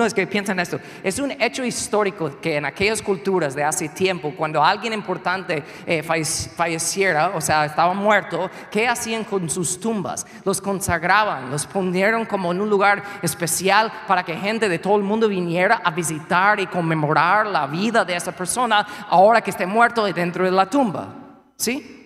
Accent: United States; Spanish is a second language; Yo soy gringo

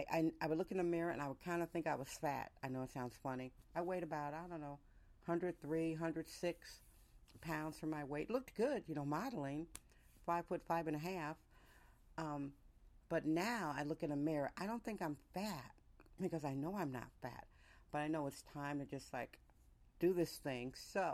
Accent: California, United States; And being a Californian, a sizist one, I admit, I wasn't that big on eating all that stuff.

